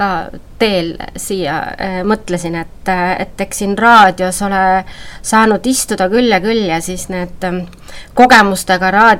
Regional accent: Paide, Järva County, Estonia; ma olen täitsa Paide tüdruk. Ma ikka ütlen, et Paide on ikka minu kodulinn, et ma olen sündinud Paides, ma olen Paides lastaajas käinud

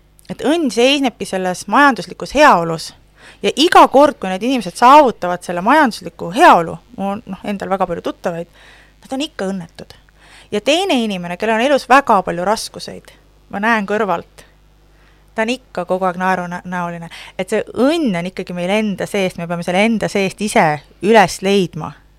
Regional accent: Haapsalu, Lääne County, Estonia; Ma olen ise Haapsalus pärit

